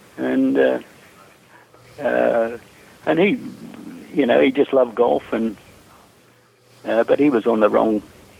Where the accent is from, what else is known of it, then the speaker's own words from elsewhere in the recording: Australia; Yeah, well, I did this to him, and I didn't know it, being an Australian.